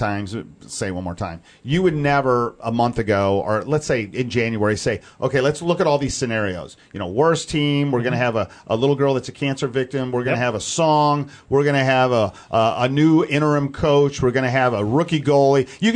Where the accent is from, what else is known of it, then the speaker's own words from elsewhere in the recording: St. Louis, Missouri, United States; And I remember growing up on Blues hockey with my dad, and I'd save my money and go to a Blues game.